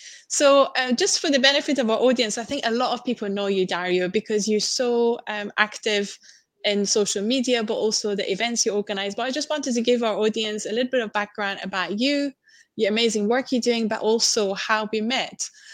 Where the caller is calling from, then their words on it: Pennsylvania, United States; I'm dialing in from Pennsylvania, USA, and I'm curious to know where you are right now.